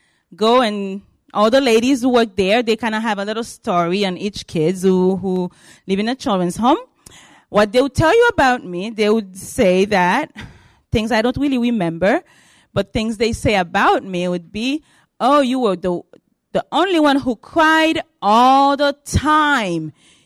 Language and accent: English; Haiti; English is a second language; My accent always give me away that I'm not from here. I am from Haiti, and I speak Creole and French. So it's good. My French is coming down, but I'm trying to get that back. So I grew up in a children's home in Haiti